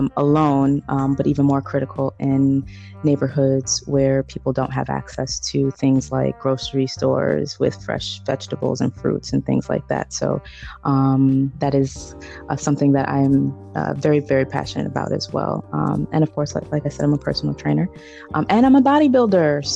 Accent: Connecticut, United States; And I'm originally from Connecticut, very, very cold place. The reason why I live here in South Florida now.

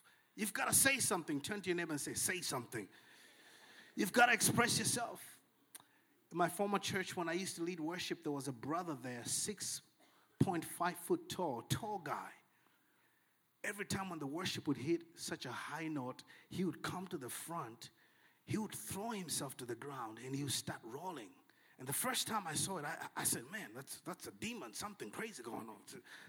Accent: Malawi; now in Boston, United States; It's just when I grew up in Malawi, that's what we did.

